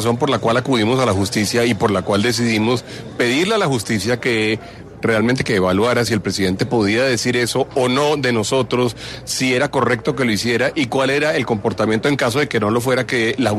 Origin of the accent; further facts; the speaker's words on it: Colombia; es el momento en el cual tenemos como colombianos verdaderamente que sacarle lo máximo a los cerebros